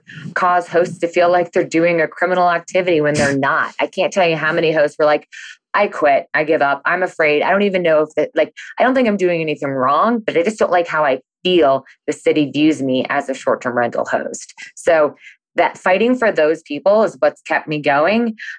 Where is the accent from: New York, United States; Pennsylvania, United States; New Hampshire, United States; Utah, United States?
New Hampshire, United States; And I'm from New Hampshire. I grew up on the seacoast of New Hampshire.